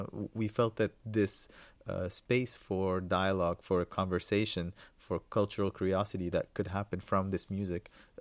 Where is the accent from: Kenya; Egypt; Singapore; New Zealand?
Egypt; Cairo, Cairo Governorate; now in San Francisco, United States; take me moving to San Francisco to be exposed to this music? Why did I not hear anything like that growing up in Cairo?